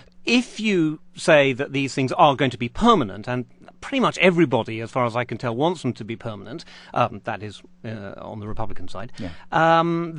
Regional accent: United Kingdom; I'm British.

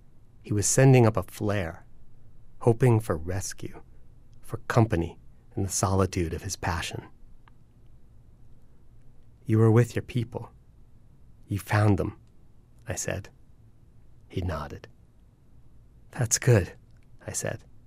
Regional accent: Columbia, Maryland, United States; born or raised there

